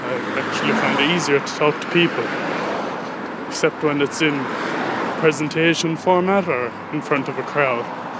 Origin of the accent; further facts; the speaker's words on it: Anacarty, Munster, Ireland; I was born and raised in Tipperary. I haven't lived outside the area. Went to primary school in my local village of Anacarty. Secondary school in Limerick, as I live on the border.